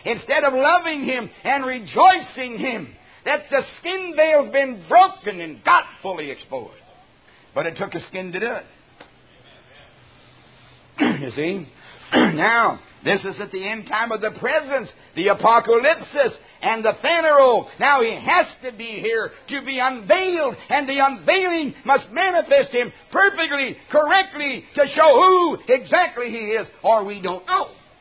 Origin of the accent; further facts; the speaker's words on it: Canada; born there; I was born in Canada.